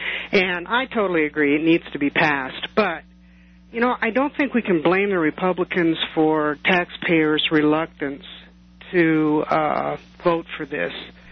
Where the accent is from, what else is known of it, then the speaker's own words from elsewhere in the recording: Denver, Colorado, United States; But a prime example, I'm from Denver, and Denver puts on the ballot...